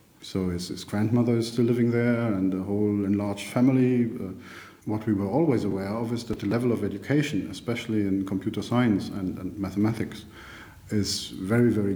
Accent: Trier, Rhineland-Palatinate, Germany; I grew up in Western Germany, close to the border of Luxembourg in Trier

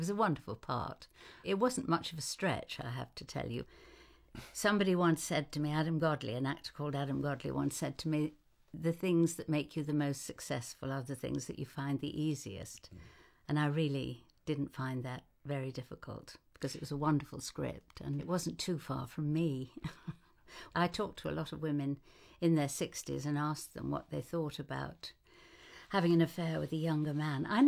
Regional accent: Redcar, North East England, United Kingdom; also born or lived in Newcastle; when I was a small girl, I was growing up in Redcar. I was born in Newcastle and in the war, we went to Redcar.

